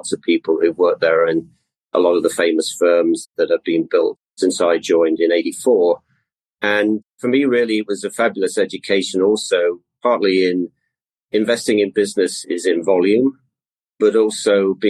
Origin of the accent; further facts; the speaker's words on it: Bolton, North West England, United Kingdom; also born or lived in Essex; I grew up in Bolton, which is, for most people in the UK would know, sort of in the Northwest, was very much then a engineering town where they replaced the mills that had been working there. I had a pretty straightforward, I would say, middle-class upbringing